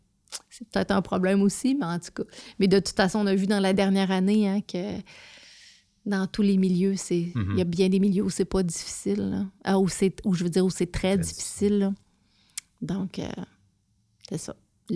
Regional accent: Saint-Dominique-du-Rosaire, Quebec, Canada; Je suis une fille de Saint-Dominique-du-Rosaire, mmh, t'sais, mon père est bûcheron

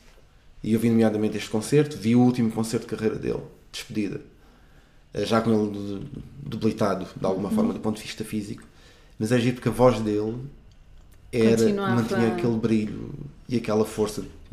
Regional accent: Moura, Beja, Portugal; now in Lisbon, Portugal; E saí de Moura, e eu que nem gostava muito de Lisboa, gostava de Lisboa, achava que era uma cidade gira, vinha cá muito com os meus pais. Quando era miúdo

